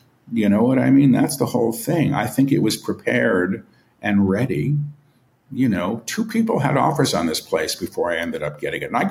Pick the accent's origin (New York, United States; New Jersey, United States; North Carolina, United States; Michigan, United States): New York, United States; I'm a New Yorker. I never learned how to drive. I live in the freaking rainforest.